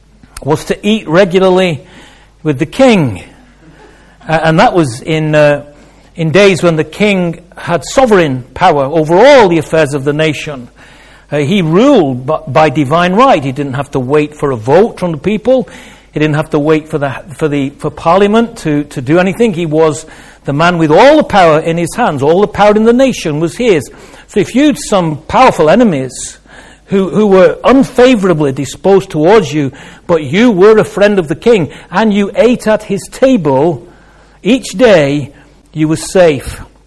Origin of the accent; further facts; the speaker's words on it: Manchester, North West England, United Kingdom; One is I'm from Manchester